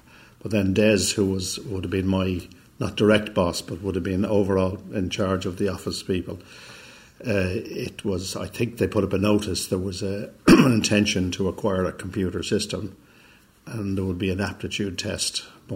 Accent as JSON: {"language": "English", "town": "Dublin", "region": "Leinster", "country": "Ireland", "tie": "born or raised there", "said": "I grew up in Drimnagh."}